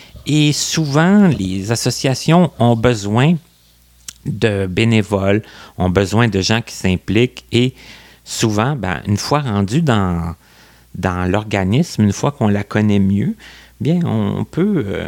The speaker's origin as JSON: {"language": "French", "region": "Quebec", "country": "Canada", "said": "Moi, je suis de l'Abitibi"}